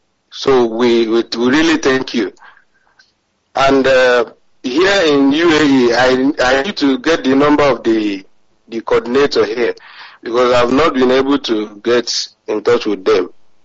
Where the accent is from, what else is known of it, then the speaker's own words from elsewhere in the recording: Imo, Nigeria; now in Sharjah, United Arab Emirates; And I'm from Njoba local government in Imo State. I'm calling from Sharjah, United Arab Emirates.